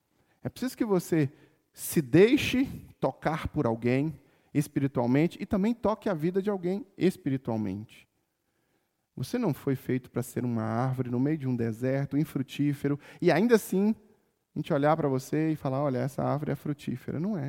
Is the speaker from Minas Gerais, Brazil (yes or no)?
yes; Minas Gerais, Brazil; E especialmente como mineiros, desconfiados que somos